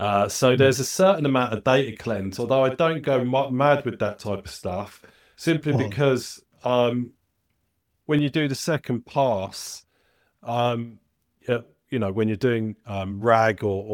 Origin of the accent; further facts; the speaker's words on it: London, United Kingdom; accent: soft Cockney; it's actually quite good with my soft Cockney